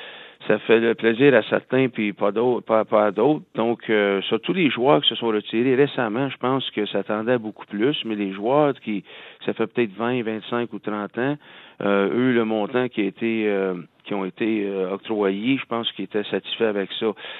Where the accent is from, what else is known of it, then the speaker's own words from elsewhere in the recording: Salaberry-de-Valleyfield, Quebec, Canada; now in Los Angeles, United States; revenir au Québec, puis à Valleyfield, chaque fois que je viens faire un tour à Valleyfield, je vais voir mon patelin où j'ai grandi